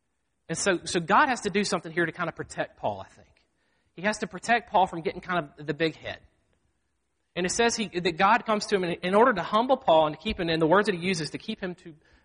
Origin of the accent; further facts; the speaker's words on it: Mississippi, United States; I'm from Mississippi, Grace. I know. And so, I mean, we don't wear shoes.